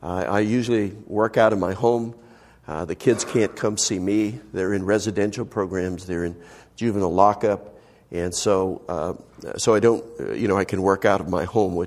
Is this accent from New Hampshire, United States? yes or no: yes; West Lebanon, New Hampshire, United States; also born or lived in Hanover; I was originally, I was born in Hanover, New Hampshire, and born in raised in West Lebanon.